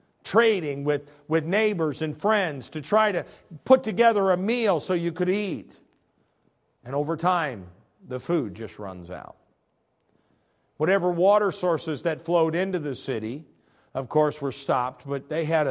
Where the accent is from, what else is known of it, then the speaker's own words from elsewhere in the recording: United States; and I, being born and raised in America, have no concept of what it's like to live in a land that is torn up by war.